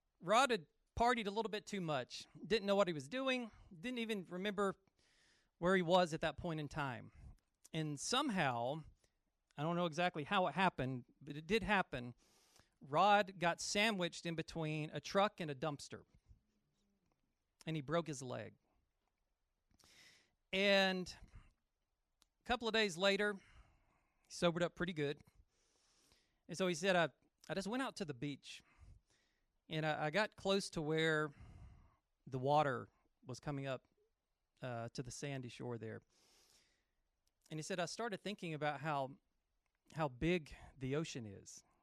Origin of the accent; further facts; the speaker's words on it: Birmingham, Alabama, United States; lives back in Birmingham, my hometown.